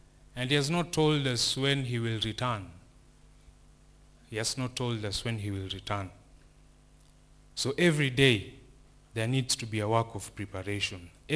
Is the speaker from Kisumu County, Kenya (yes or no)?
yes; Kisumu, Kisumu County, Kenya; I come from Kisumu, and Kisumu is a city